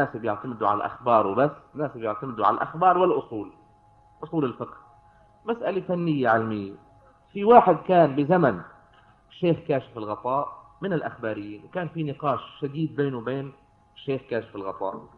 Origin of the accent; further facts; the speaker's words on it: Yater, South Governorate, Lebanon; من قريتنا من ياطر، عنده أرض بعيدة عن البلد